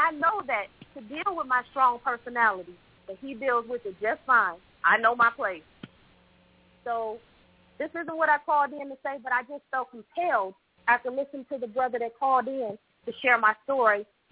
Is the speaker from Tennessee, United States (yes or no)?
no; Michigan, United States; from Michigan.